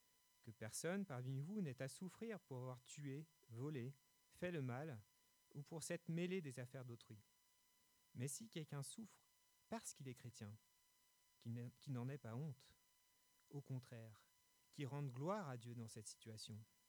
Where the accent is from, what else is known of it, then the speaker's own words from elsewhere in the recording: Le Havre, Normandy, France; born there; Moi, je suis né au Havre. Donc, c'est la plus belle ville de France, bien sûr.